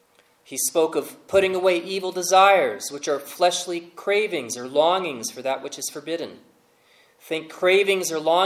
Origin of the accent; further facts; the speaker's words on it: New York, United States; Even I was thinking about it as a New Yorker at the time.